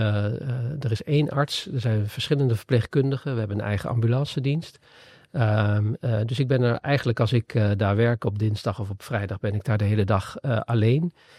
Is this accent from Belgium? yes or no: no; Gelderland, Netherlands; Maar ik kom uit de Achterhoek en dan is Schiphol best ver weg.